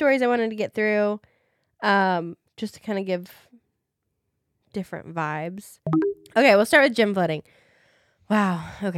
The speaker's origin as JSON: {"language": "English", "town": "Des Moines", "region": "Iowa", "country": "United States", "said": "I am from Des Moines, Iowa, if you guys didn't know that."}